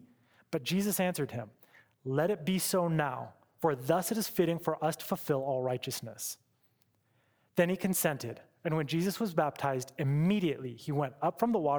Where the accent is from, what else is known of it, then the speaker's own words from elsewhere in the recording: California, United States; born there; also born or lived in Seattle / Florida; now in Moscow, United States; but I was born in California. Please don't hold that against me. And got to come out and move between Seattle and Florida is where I spent most of my time before I moved to Moscow.